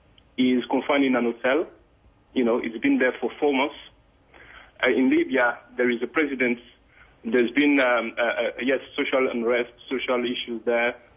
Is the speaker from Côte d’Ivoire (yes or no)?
yes; Côte d’Ivoire; I'm from Ivory Coast, and I'm very concerned.